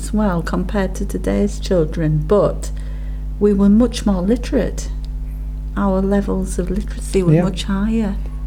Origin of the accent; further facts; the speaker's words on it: Durham, North East England, United Kingdom; I was born in Durham, and both my parents were born in Durham. They were upper working class